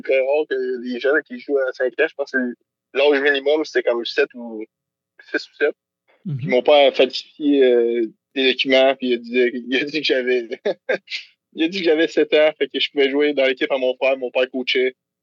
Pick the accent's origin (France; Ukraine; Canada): Canada; Mirabel, Quebec; now in Quebec City, Canada; Non, moi, je viens de la Rive-Nord de Montréal, fait que je viens de Mirabel.